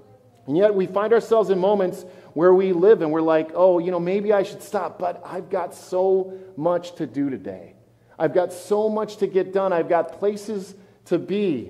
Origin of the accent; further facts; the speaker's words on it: Forest Lake, Minnesota, United States; And one day, driving through my hometown of Forest Lake, this thing literally died in the middle of the busiest intersection, right at 61 and Broadway in Forest Lake